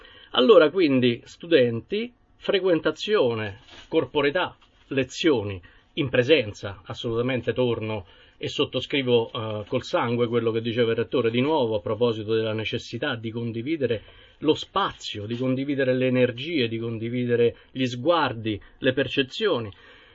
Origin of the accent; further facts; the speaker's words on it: Rome, Lazio, Italy; io sono anche romano